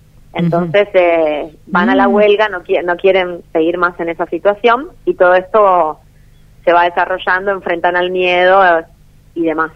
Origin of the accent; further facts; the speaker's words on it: Buenos Aires, Argentina; como somos de acá, de Buenos Aires, no salimos de manera formal en el carnaval.